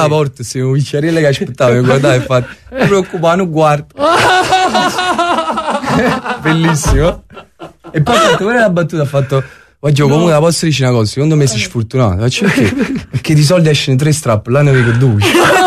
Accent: Avellino, Campania, Italy; Perché chiaramente sono di Avellino

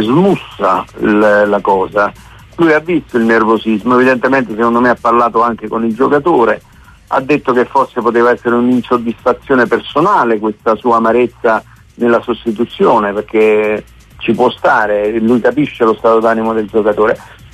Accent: Naples, Campania, Italy; io sono napoletano

